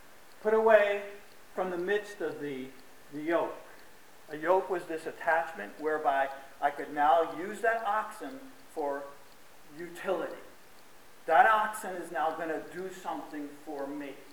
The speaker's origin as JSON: {"language": "English", "town": "Troy", "region": "New York", "country": "United States", "said": "Now, I'm from South Troy. We used to think it was kind of a way that's how you say goodbye to people."}